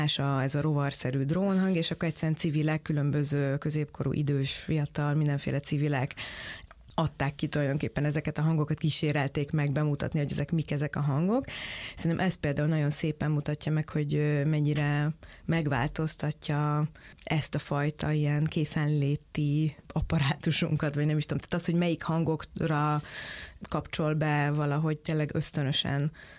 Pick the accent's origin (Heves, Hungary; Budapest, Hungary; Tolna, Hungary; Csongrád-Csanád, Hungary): Budapest, Hungary; így budapestiként